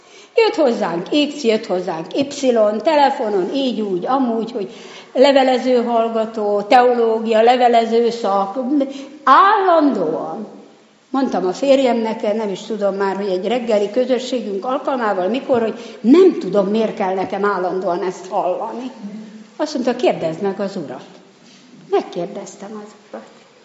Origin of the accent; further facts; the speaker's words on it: Szentendre, Pest, Hungary; also born or lived in Budapest; Én ugye itt nőttem fel, pesti születésünként Szentendrén, itt is laktunk, ott is, de Szentendre volt valahogy a bázis.